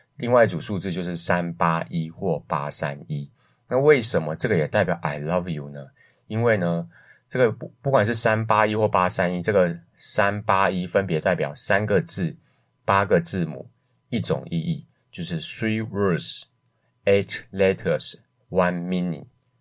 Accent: Taiwan; 所以也就是我们台湾人常常用来的一个这个深情告白的密码，就是我爱你一生一世。

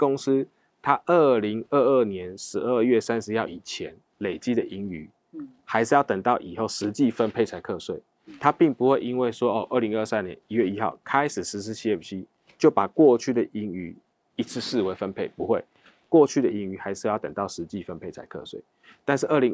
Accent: Taiwan; 那很多我们台湾人常用的

